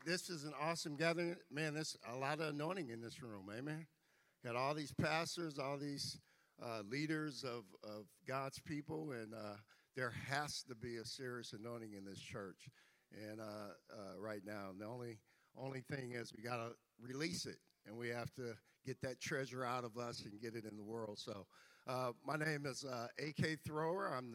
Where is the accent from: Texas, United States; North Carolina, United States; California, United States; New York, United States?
California, United States; Vallejo; now in Sacramento, United States; I grew up in Vallejo, California. I'm a fifth generation pastor's son.